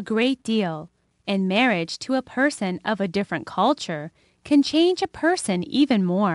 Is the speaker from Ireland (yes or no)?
no; Canada; I'm a Canadian who married a Chinese man.